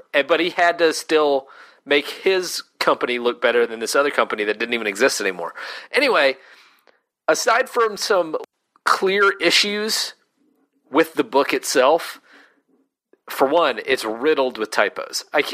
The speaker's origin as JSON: {"language": "English", "region": "the South", "country": "United States", "tie": "born or raised there", "said": "We grew up in the South."}